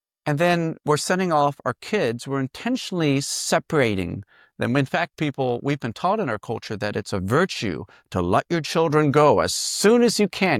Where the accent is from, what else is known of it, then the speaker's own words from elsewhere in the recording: Virginia, United States; And I grew up in the Shenandoah area in Virginia, in a log home, gardening, and mostly either running around and climbing trees or reading books.